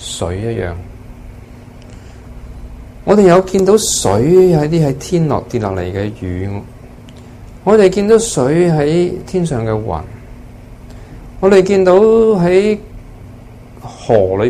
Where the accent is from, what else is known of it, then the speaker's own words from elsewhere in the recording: Hong Kong; 我们现在分别我们是香港人，又分别有些是美国人